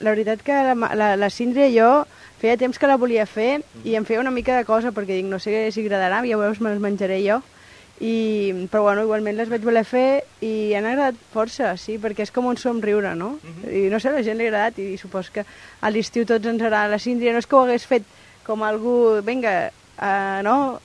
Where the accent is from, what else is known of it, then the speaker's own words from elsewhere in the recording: Badalona, Catalonia, Spain; jo sóc de Badalona i com saps tu hem sigut ben veïns sense conèixer-nos